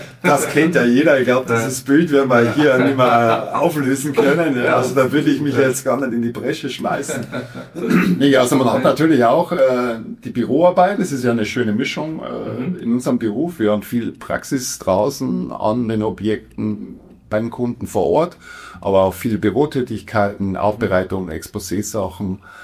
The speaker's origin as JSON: {"language": "German", "town": "Regensburg", "region": "Bavaria", "country": "Germany", "tie": "born or raised there", "said": "ich ein gebürtiger Regensburger bin. Mhm. Mittlerweile auch, knapp über 50"}